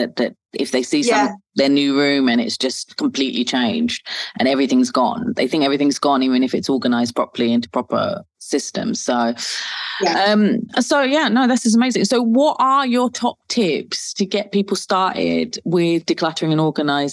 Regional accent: South East England, United Kingdom; I'm from Kent, and I've never been to Wales or Scotland or Ireland.

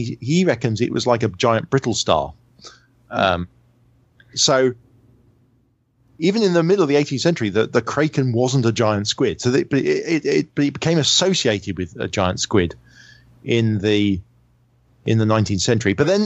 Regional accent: United Kingdom; that's just me being British.

